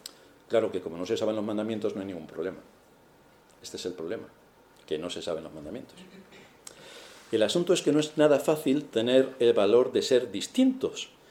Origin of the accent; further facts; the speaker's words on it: Castilla-La Mancha, Spain; born there; En la tierra donde yo nací, que como todos sabéis, nací en un lugar de La Mancha de cuyo nombre no quiero ni acordarme, es la zona de Europa de mayor producción de vino.